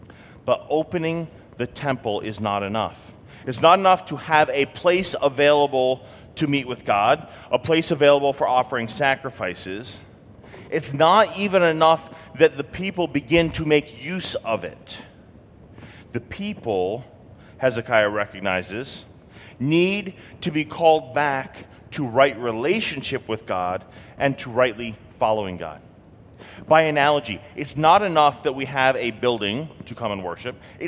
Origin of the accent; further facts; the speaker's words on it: New England, United States; I grew up in New England, which is to say I grew up in a very liberal, non-Christian area.